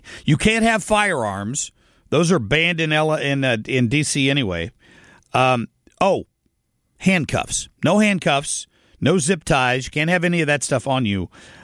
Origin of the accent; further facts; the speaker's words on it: Middletown, Ohio, United States; the vice president is from my hometown of Middletown, Ohio. And I was in the Middletown school district.